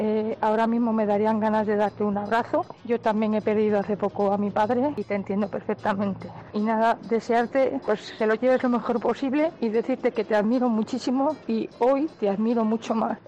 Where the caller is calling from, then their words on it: Santander, Cantabria, Spain; de Santander, que se me había olvidado.